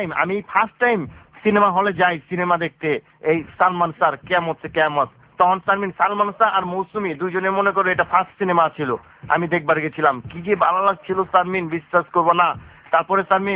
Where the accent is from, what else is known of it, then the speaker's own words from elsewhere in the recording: Dhaka, Dhaka Division, Bangladesh; আমরা পুরান ঢাকার পোলাতে